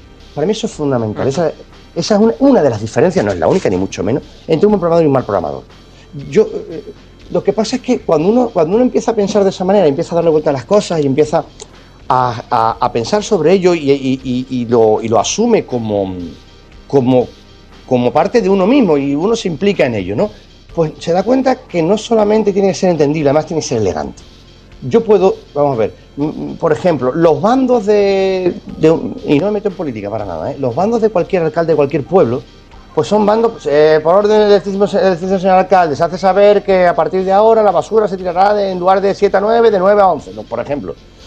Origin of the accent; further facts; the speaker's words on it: Marbella, Andalusia, Spain; Peter Jirica estuvo aquí en Marbella, en mi pueblo, el verano pasado, con su esposa.